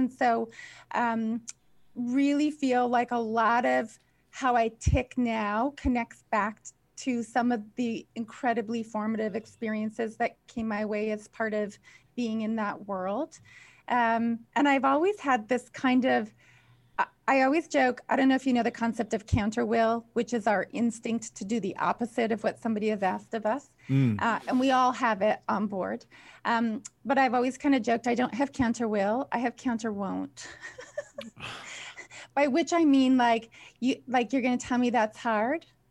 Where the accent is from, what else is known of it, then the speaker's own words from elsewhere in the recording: the Prairies, Canada; I grew up in the Canadian prairies where the CN Railway passed about 500 meters from my house.